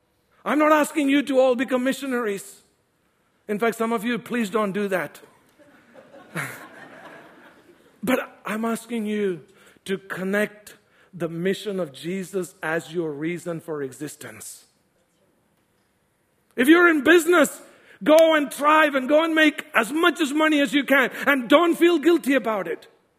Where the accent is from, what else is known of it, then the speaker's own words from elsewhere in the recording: India; I said, thank you, God, for making me Indian and brown that I don't need to do this mission job.